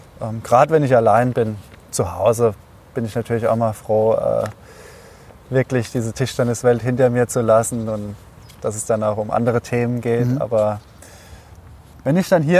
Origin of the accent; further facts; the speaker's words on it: Erbach, Hesse, Germany; aber ich komme ja aus Erbach